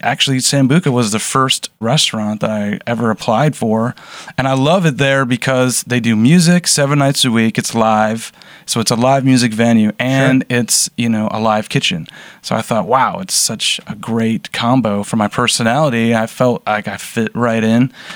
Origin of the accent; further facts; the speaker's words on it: Detroit, Michigan, United States; Once again, growing up in Metro Detroit, my grandma was basically an organic farmer.